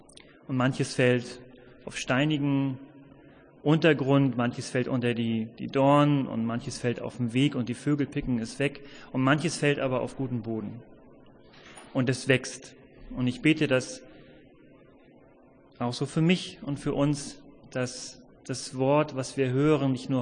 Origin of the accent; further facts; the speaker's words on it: Hamburg, Germany; ich komme aus Hamburg, bin dort Mitglied in der Christusgemeinde Barmbek Nord.